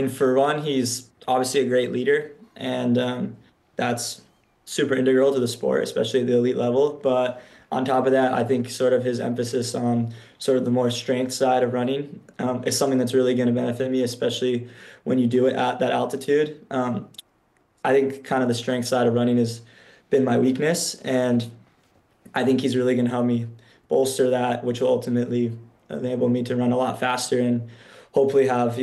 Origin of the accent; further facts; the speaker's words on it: Salt Lake City, Utah, United States; I'm from Salt Lake, so I originally in high school trained at altitude